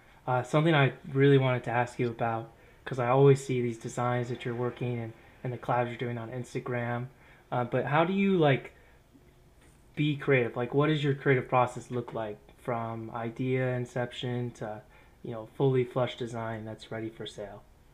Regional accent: United States; I'm from America, so definitely like very different like past and experiences

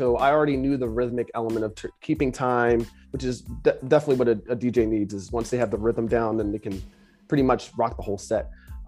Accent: Norristown, Pennsylvania, United States; I was born and raised in the Norristown area, but right now I reside in Pottstown.

